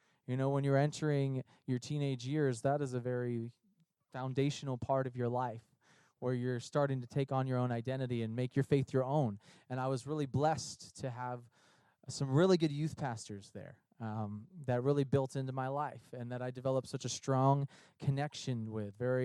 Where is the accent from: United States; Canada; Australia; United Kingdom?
United States; Canonsburg, Pennsylvania; Cecil Alliance Church is where I grew up, because that was much closer to where we lived. I grew up in Canonsburg, Pennsylvania, just outside of there.